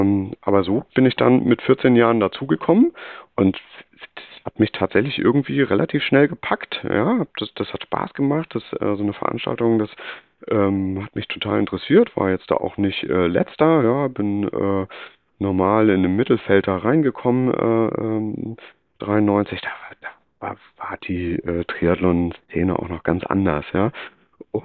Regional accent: Sternberg, Mecklenburg-Vorpommern, Germany; ich komme gebürtig aus der Nähe von Sternberg. Das ist ein kleinerer Ort in Mecklenburg-Vorpommern, so im Dreieck zwischen Schwerin, Rostock und Güstrow.

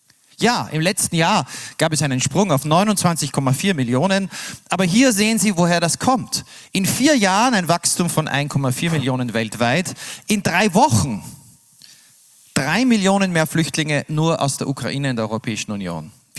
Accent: Austria; now in Berlin, Germany; Menschen wie ich und meine Familie, die als Österreicher in Berlin leben.

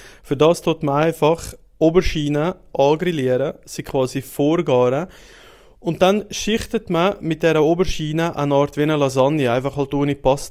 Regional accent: Switzerland; wie ich es jetzt als Schweizer würde nennen.

